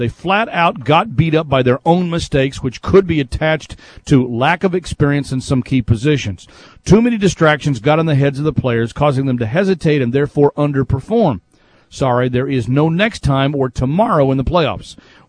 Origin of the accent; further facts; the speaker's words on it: Texas, United States; I grew up in Texas where you strap on the pads when you're 5 years old.